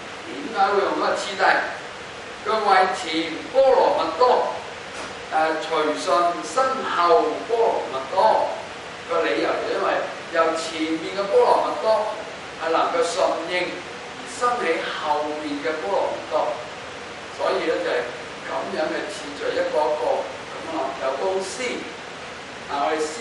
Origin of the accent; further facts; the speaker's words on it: China; 即係我哋中國人咧就叫訓古人的事。